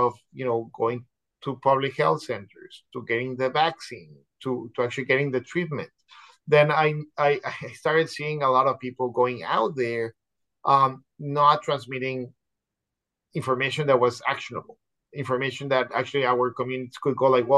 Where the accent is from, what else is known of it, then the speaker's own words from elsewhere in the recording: Mexico City, Mexico; moved away as an adult; Born and raised in Mexico City, was there until I was probably like 20-something years old.